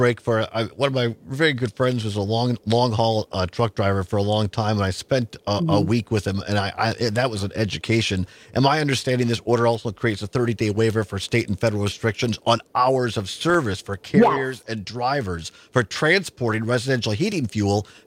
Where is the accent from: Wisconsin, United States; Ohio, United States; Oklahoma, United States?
Wisconsin, United States; Richland Center; now in Madison, United States; You and I have a little bit of a connection tangentially that I grew up in Richland Center, and you have maternal grandparents that were dairy farmers in Richland County.